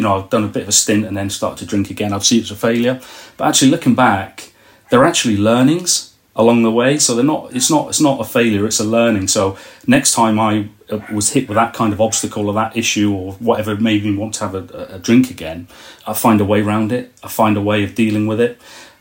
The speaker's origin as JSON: {"language": "English", "region": "East Midlands", "country": "United Kingdom", "said": "from Northamptonshire, nearly 49 at the end of the month"}